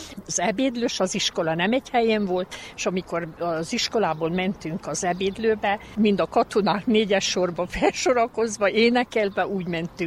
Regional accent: Csíkborzsova, Harghita, Romania; also born or lived in Miercurea Ciuc / Cluj-Napoca; Csíkborzsovában születtem, ott is nőttem fel addig, amíg iskolába nem mentem.

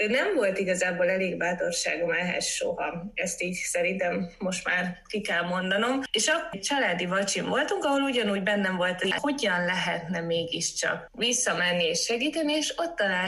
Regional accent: Veszprém, Veszprém County, Hungary; Én veszprémi vagyok, és születtem.

